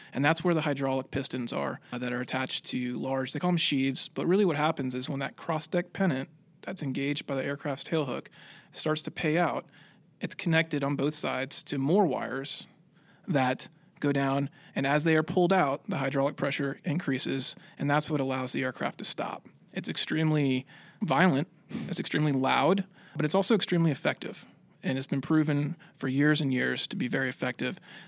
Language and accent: English; Pensacola, Florida, United States; Florida, not far from Pensacola, actually. Played a lot of sports in high school, kind of figured that growing up around Pensacola and being able to see all the airplanes flying around there made it look like a pretty cool job